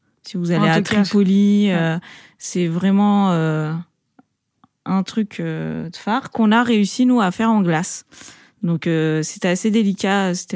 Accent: France; Et comme on a grandi en France

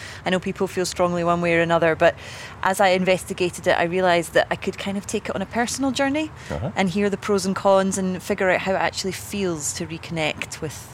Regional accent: Glasgow, Scotland, United Kingdom; now in Edinburgh, United Kingdom; I'm a city girl. I was brought up in Glasgow, I worked in Aberdeen, and now I live in Edinburgh. In fact, right now I'm not too far from the top of Arthur's Seat

